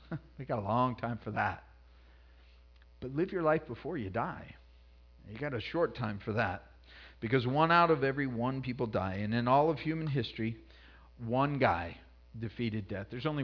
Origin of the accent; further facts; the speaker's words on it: Colorado, United States; I grew up in Colorado, and one of the things in Colorado is you have hills, you know.